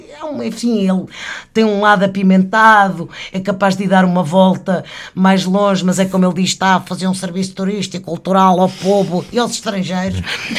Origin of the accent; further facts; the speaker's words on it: Lisbon, Portugal; Eu cresci num bairro típico, na Graça